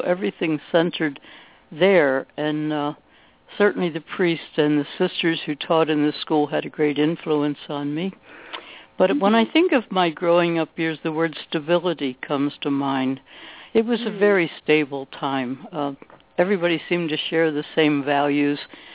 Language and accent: English; Baltimore, Maryland, United States; I grew up in Baltimore, right in the city, to a blue-collar father